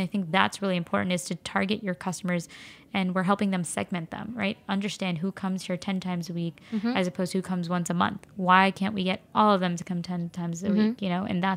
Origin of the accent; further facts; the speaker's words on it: Flushing, New York, United States; Well, I live in Flushing now, and I grew up in Flushing. We moved back to be closer to family, my parents, aka helping us raise our kids.